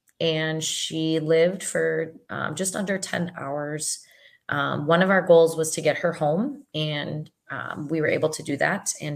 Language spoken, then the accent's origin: English; Wisconsin, United States; I am from Wisconsin.